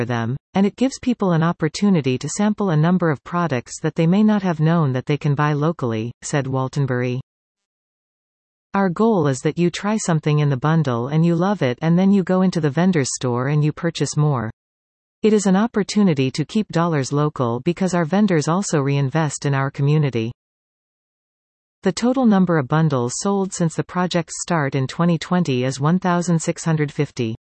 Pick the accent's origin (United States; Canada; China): Canada; North Bay, Ontario; We're all from North Bay, we grew up with these businesses.